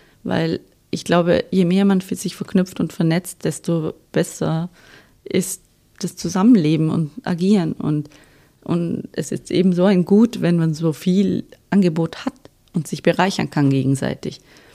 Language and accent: German; Fußach, Vorarlberg, Austria; also born or lived in Bregenz / Vienna; Vorarlbergerin. Genau, ich komme aus, also waschechte. Geboren in Bregenz und aufgewachsen in Fußach und jetzt wieder zurück nach 10 Jahren in Wien, wieder in Fußach.